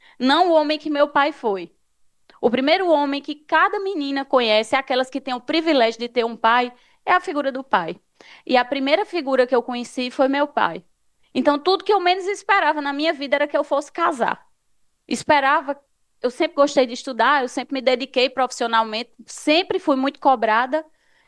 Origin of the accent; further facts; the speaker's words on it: Campina Grande, Paraíba, Brazil; born there; Eu sou nascida em Campina Grande